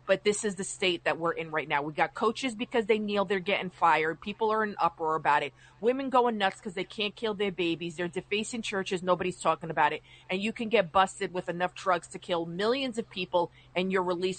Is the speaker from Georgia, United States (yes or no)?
no; New York, United States; I like Rob Astorino. I'm from Westchester